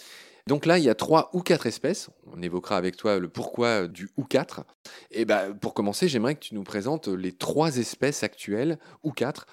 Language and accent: French; Guadeloupe, France; j'allais dire, chez nous, en Guadeloupe